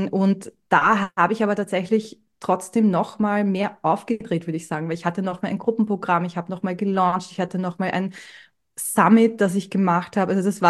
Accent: Austria; Das ist bei uns in Österreich, glaube ich, ein bisschen anders als in Deutschland

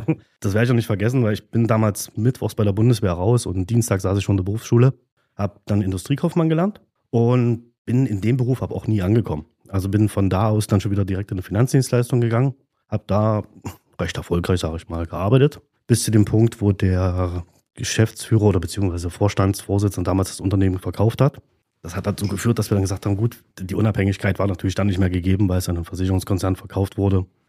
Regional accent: Gera, Thuringia, Germany; ich komme aus Gera und bin hier im Biblach Ost im Block aufgewachsen.

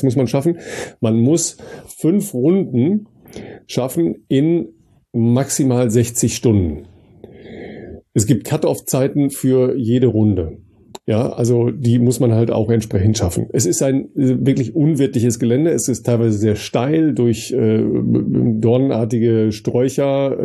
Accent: Dorsten, North Rhine-Westphalia, Germany; in meine Heimat in Dorsten

